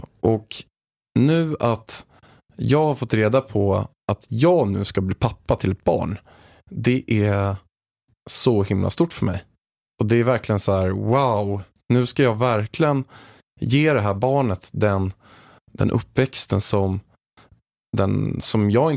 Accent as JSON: {"language": "Swedish", "town": "Haninge", "region": "Stockholm County", "country": "Sweden", "tie": "born or raised there", "said": "Det är ju så att jag är uppväxt i Haninge i grunden, en förort utanför Stockholm. Med en lite halvstrulig uppväxt."}